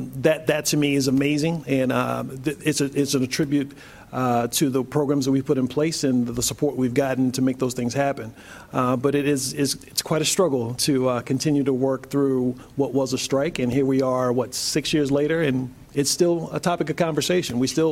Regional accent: Colonial Beach, Virginia, United States; moved away as an adult; also born or lived in Cleveland; now in Reynoldsburg, United States; I'm originally from Colonial Beach, Virginia. That's where I grew up

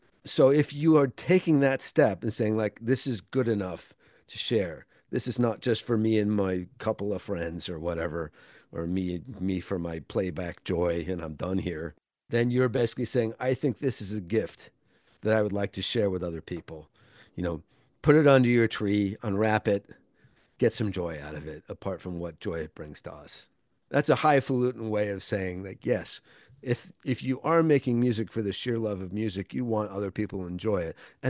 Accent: New Jersey, United States; There were no record stores where I grew up in New Jersey in the late 60s.

